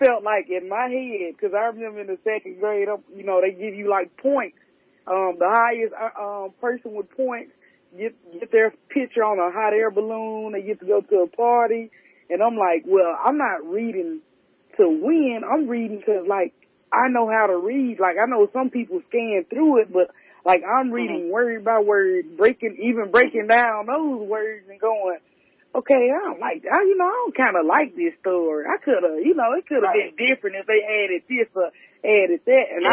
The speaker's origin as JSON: {"language": "English", "region": "Mississippi", "country": "United States", "said": "because I'm from Mississippi. So we from the South"}